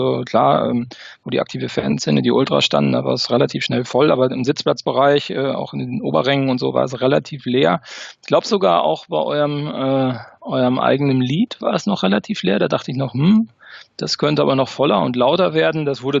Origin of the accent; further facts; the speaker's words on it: North Rhine-Westphalia, Germany; now in Paderborn, Germany; war in meiner Kindheit immer sehr viel beim FC in Köln, weil ich auch da in der Nähe geboren worden bin.